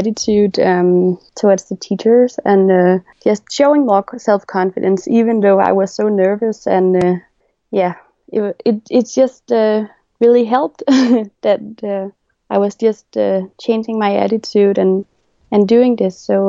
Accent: Denmark; And I was born and raised in Denmark, so I feel pretty Danish, but I look more Chinese

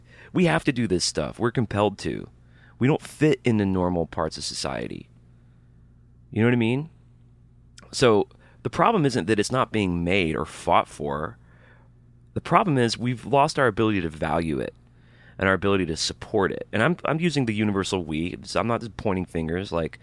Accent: Birmingham, Alabama, United States; also born or lived in Montgomery; I was born in Montgomery, Alabama, and I was raised in Birmingham. And just basically raised in a racist environment. A dumb racist environment, sexist also.

